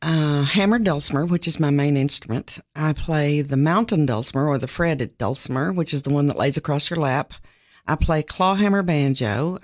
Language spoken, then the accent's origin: English; Knoxville, Tennessee, United States; I'm actually from Knoxville, and I grew up in Fountain City. And then when I was 11, we moved out in the country to the farm, we called it, in Carnes. And then I came to school, like so many others, at Tennessee Tech and landed here.